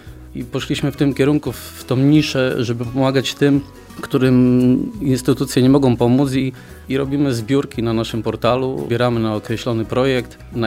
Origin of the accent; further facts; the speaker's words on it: Wolsztyn, Greater Poland Voivodeship, Poland; jesteśmy z Wolsztyna